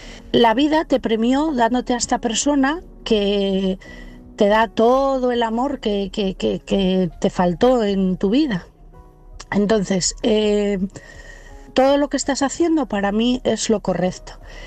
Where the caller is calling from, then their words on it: Asturias, Spain; de Asturias.